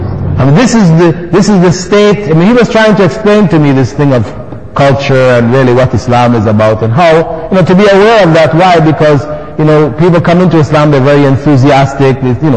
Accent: Toronto, Ontario, Canada; first came into Islam back in the 70s and in Toronto. I grew up in Toronto

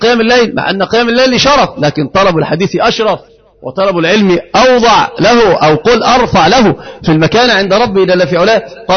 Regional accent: Upper Egypt, Egypt; ترى عندنا في الصعيد البعيد إيش يقولون

